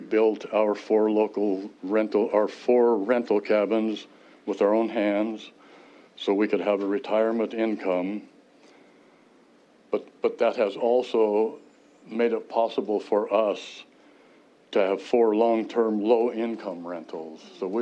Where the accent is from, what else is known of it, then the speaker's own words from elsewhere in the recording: Montana, United States; I am from Park County, Montana.